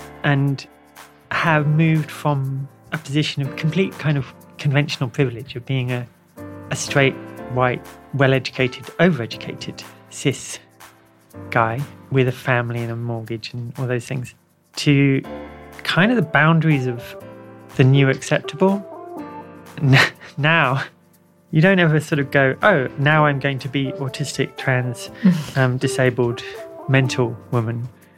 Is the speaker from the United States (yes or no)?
no; South East England, United Kingdom; Growing up in Kent in the 70s and 80s, you're not trans because trans isn't a thing.